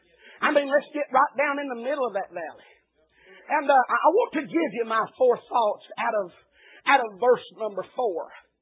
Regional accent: Tennessee, United States; I'm an Appalachian American raised in the hills of Tennessee.

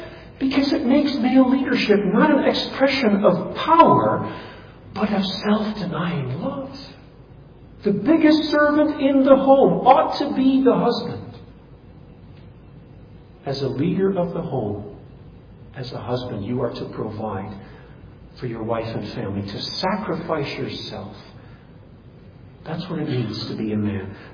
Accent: Nigeria; I grew up in Nigeria and Africa in the mission field.

